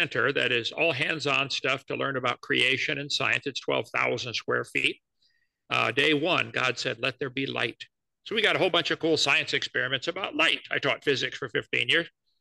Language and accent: English; East Peoria, Illinois, United States; Well, when I was 16 years old, I was raised in East Peoria, Illinois, not too far from you there in Ohio.